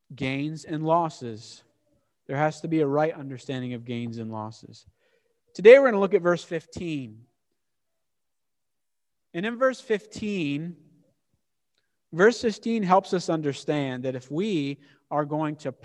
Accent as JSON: {"language": "English", "region": "Maine", "country": "United States", "tie": "born or raised there", "said": "I will always be thankful to be born and raised in Maine and appreciate the way we use language, right?"}